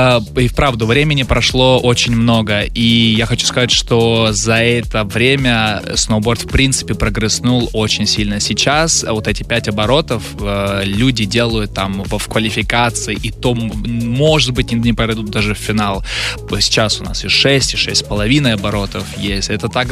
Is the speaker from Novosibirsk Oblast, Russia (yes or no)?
yes; Novosibirsk, Novosibirsk Oblast, Russia; но я родом из Новосибирска, там снега у нас полно и возможность была кататься круглый день